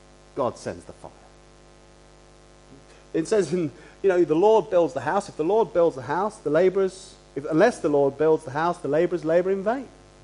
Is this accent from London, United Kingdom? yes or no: yes; London, United Kingdom; You can tell I'm a Londoner.